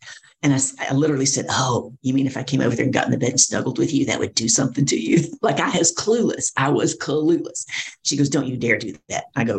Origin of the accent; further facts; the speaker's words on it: Deep South, United States; Oh, man, I grew up in the Deep South, Southern Bible Belt, right?